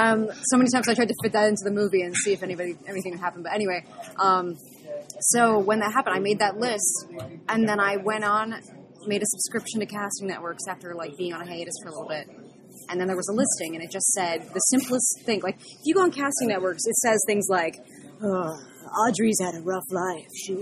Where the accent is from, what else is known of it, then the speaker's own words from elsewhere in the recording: Texas, United States; I grew up in Texas. I grew up in a high school full of prejudice.